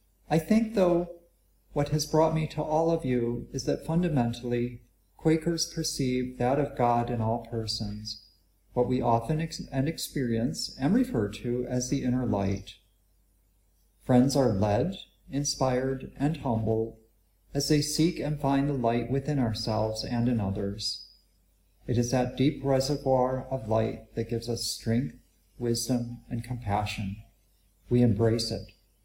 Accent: Appalachia, United States; I grew up in Appalachia, where we sometimes in the summer bathed in a creek and washed our clothes.

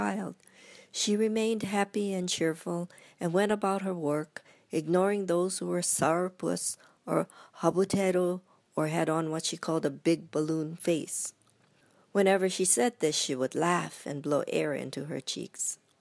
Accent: Hilo, Hawaii, United States; or to us growing up in Hilo at the time, the tea garden.

